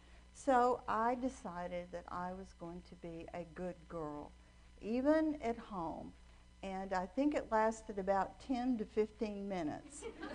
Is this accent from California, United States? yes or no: no; Atlanta, Georgia, United States; born there; I was born in Atlanta. I'm an only child.